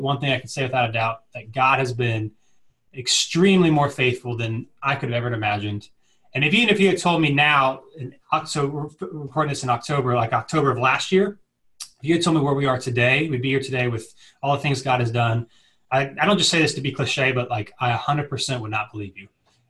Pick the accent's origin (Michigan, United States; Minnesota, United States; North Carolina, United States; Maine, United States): North Carolina, United States; Cary; So I actually grew up in the area. I grew up in Cary, which is right outside of Raleigh.